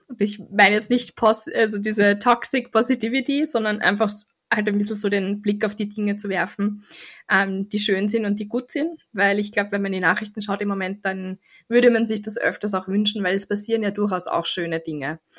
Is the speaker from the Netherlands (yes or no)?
no; Styria, Austria; Als Steirerin muss ich das trinken.